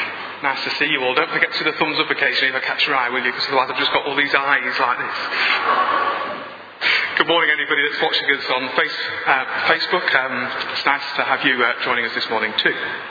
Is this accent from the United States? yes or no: no; United Kingdom; As a teenager and a young man, I remember feeling very proud of being British.